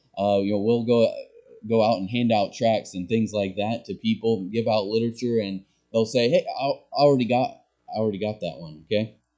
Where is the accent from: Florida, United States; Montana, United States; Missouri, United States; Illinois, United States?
Missouri, United States; And like I said, we grew up in Missouri. I grew up in Missouri.